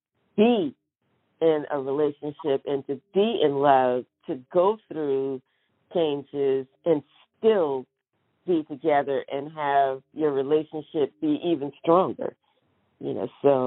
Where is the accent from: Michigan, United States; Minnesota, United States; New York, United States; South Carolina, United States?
South Carolina, United States; I'm originally from South Carolina